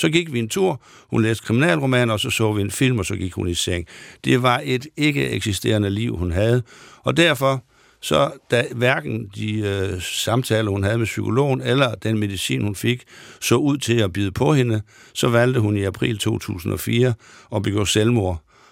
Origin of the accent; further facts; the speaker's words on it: Aalborg, North Denmark Region, Denmark; jeg kommer fra Aalborg-området